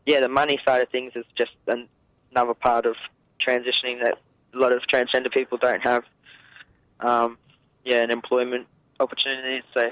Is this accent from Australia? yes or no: yes; Townsville, Queensland, Australia; also born or lived in Brisbane / Melbourne; now in Queensland, Australia; I was born in Townsville. I grew up there. I went to high school in Brisbane in Queensland and, just moved to Melbourne, but I'm back up in Queensland right now. But, yeah, I'm from North Queensland.